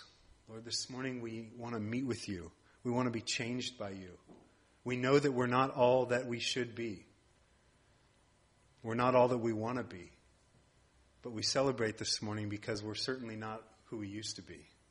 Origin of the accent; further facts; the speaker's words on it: United States; moved away as an adult; now in South Africa; and I'm from America originally, but we've been in South Africa for 5 years now, or almost 6 years.